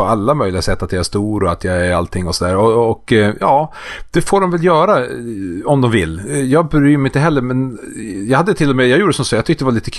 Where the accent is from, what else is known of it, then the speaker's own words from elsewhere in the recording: Skellefteå, Västerbotten County, Sweden; så min hemstad Skellefteå